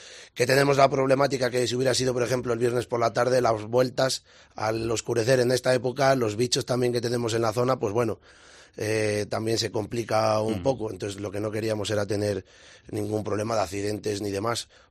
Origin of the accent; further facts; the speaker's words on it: Ferreras de Arriba, Castile and León, Spain; El ayuntamiento de mi pueblo, de Ferreras de Arriba y Villanueva de Valrojo